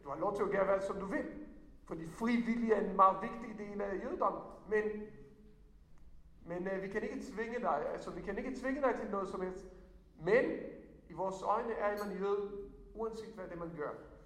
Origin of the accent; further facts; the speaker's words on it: Israel; first language Hebrew; Danish is a second language; now in Denmark; fordi jeg kommer fra Israel, jeg taler flydende hebraisk, så det er ikke en, det er hebraisk min modersmål.